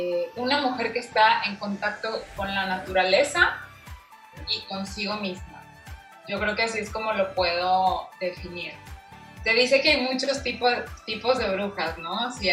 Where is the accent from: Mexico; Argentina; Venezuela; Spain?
Mexico; Guadalajara, Jalisco; also born or lived in Monterrey; Bueno, pues, yo nací en Guadalajara hace 29 años, y desde chica crecí con toda esta información.